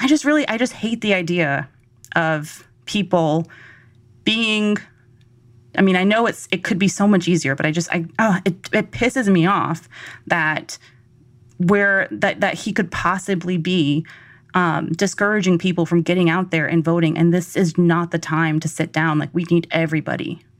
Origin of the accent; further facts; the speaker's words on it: Georgia, United States; I mean, and I, you know, y'all know I'm from Georgia